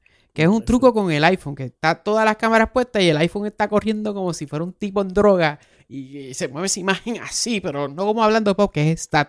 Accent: Bayamón, Puerto Rico; Y yo soy de Bayamón

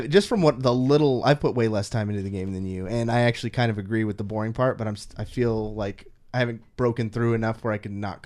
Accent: Rio Linda, California, United States; I grew up in Rio Linda in a pretty big old house, with my family.

